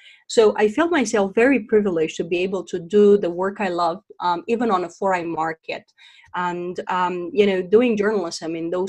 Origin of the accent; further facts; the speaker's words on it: Romania; In fact, I come from Romania.